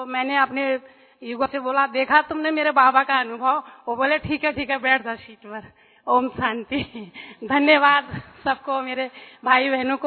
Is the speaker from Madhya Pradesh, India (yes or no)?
yes; Bhopal, Madhya Pradesh, India; मैं भोपाल मध्य प्रदेश से आई हूँ, 21 साल से ज्ञान में चल रही हूँ।